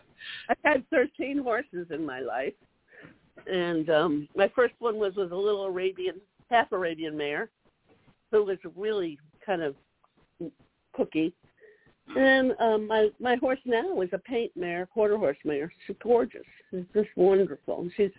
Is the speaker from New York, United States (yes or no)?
yes; Lynbrook, New York, United States; I grew up in Lynbrook, which is in Nassau County on Long Island.